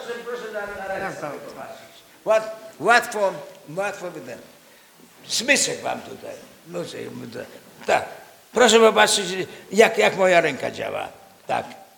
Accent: Grodno, Grodno Region, Belarus; moved away; ja pochodzę z bardzo biednej rodziny, z Grodna. Przeszedłem granicę, kiedy w tym czasie zakładano granicę.

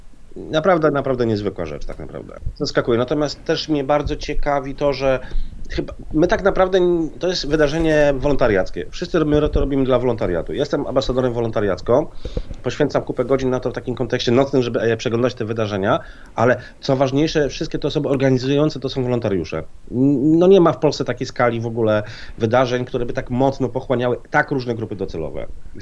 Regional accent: Warsaw, Masovian Voivodeship, Poland; ja jestem z Warszawy i ja nie znam tych wiosek w Małopolsce aż tak dobrze.

